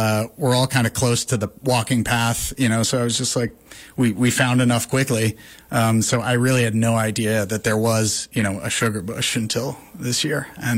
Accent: New York, United States; also born or lived in Brooklyn; I grew up in Westchester County. I went to high school and college in New York City. So I basically was living in Brooklyn for the last 20 years or so.

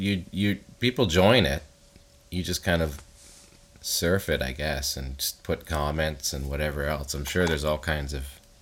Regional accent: Sarnia, Ontario, Canada; I'm from Sarnia.

